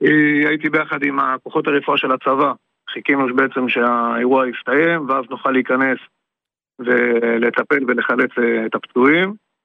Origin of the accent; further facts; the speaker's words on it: Mashkiyot, Judea and Samaria, Israel; פה. אני מיישוב ליד, ממשקיות.